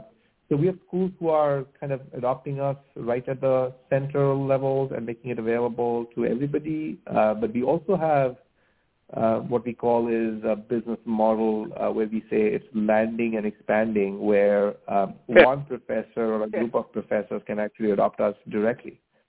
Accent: India; moved away; I grew up in India, I came to this country

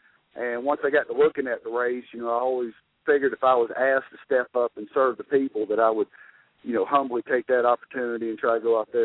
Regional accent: Stockbridge, Georgia, United States; also born or lived in East Point / Forest Park; I was born in East Point and lived in Forest Park with my family till we was about nine, and then relocated to Stockbridge in Henry County in 1985, where I've been since then. Local boy, went to Stockbridge High School, class of 94

